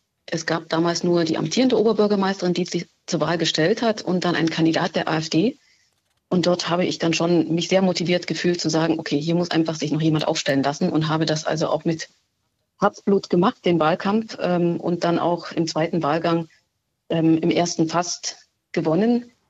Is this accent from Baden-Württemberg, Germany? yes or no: no; Saxony, Germany; now in Niesky, Germany; ich bin nicht Niesgierin. Ich bin jetzt erst hierher gezogen. Ich komme aus der Region, aber ich war vorher nicht alltäglich vor Ort